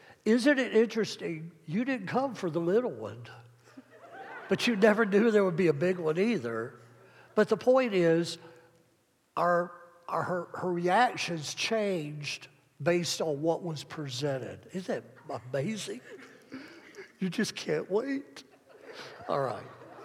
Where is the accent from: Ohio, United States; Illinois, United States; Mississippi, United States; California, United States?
Mississippi, United States; also born or lived in Alabama / Florida; now in Kalamazoo, United States; I was born in Alabama, raised in Mississippi, schooled in Florida, and then in 1988, God brought me to Kalamazoo, Michigan.